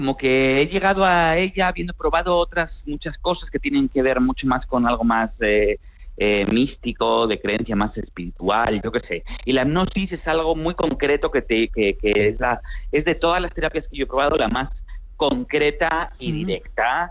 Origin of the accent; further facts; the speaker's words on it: Madrid, Community of Madrid, Spain; moved away as an adult; now in Argentina; empecé a los 25 años, que me fui a vivir a la Argentina. Yo soy de Madrid, pero me fui allá